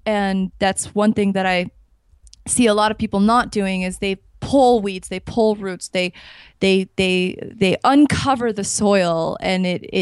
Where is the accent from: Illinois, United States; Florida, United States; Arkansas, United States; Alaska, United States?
Florida, United States; Miami; So there's an appreciation for fruit trees where I grew up in Miami because there's so many of them.